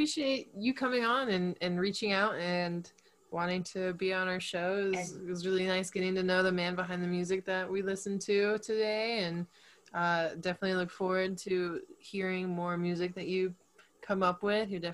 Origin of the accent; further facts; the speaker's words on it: Texas, United States; now in Colorado, United States; like I grew up in Texas and moved to Colorado.